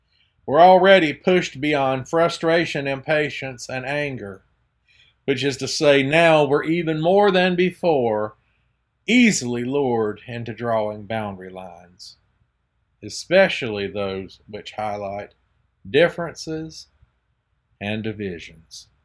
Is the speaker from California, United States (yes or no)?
no; Georgia, United States; as over in my home state of Georgia, controversial segregationist leader Lester Maddox takes the same gubernatorial office.